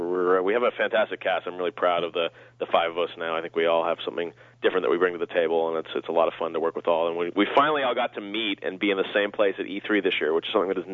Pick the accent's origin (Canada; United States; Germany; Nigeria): Canada; Toronto, Ontario; now in Vancouver, Canada; I grew up in Toronto, Canada